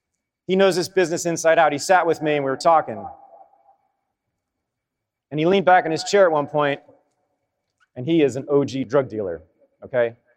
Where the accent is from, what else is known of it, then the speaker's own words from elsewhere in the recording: Berkeley, California, United States; I was sitting in Berkeley just the other day, about a week ago. It's my hometown.